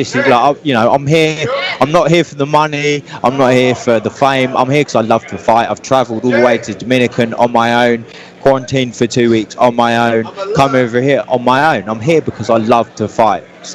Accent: East of England, United Kingdom; So I'm from Cambridgeshire, so just outside of London. I'm from a farming background. My dad's a farmer. I'm a country kid.

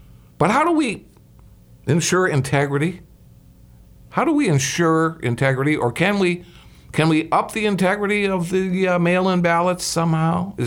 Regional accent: Chicago, Illinois, United States; Yeah, I come from Chicago

